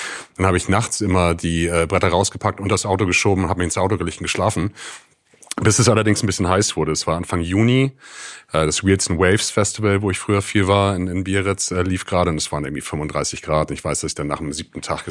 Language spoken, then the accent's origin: German; California, United States; ich wäre ganz gerne in meiner alten Heimat in Kalifornien, in Südkalifornien, würde morgens surfen gehen. Wind and Sea heißt der alte Spot, wo ich groß geworden bin dort.